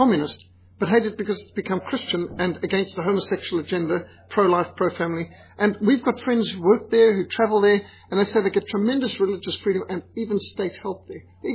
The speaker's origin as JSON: {"language": "English", "country": "South Africa", "said": "Well, for most of my life, Russia's been our enemy."}